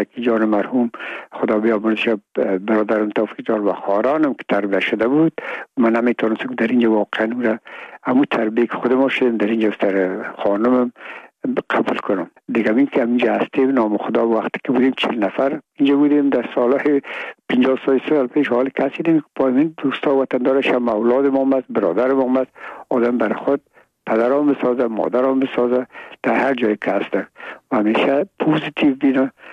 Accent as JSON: {"language": "Persian", "country": "Afghanistan", "said": "ما افغان هستیم"}